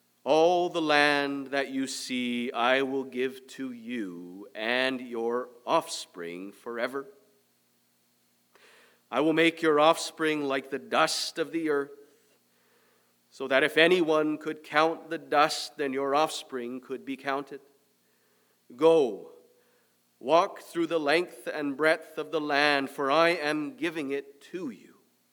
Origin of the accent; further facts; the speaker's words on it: Canada; I'm from Canada. Many of you know I've spent the last few years of my life studying in Pittsburgh, Pennsylvania, in the United States.